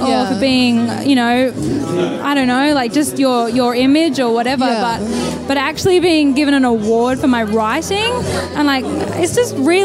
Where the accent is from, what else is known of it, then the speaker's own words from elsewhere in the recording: Australia; also born or lived in Surrey; now in London, United Kingdom; I am Australian, so I grew up in Australia, but then I spent about 3 years in Surrey at high school.